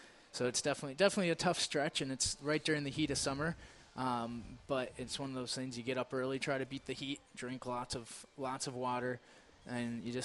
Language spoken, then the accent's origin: English; Milwaukee, Wisconsin, United States; and then I finish right in my hometown of Milwaukee.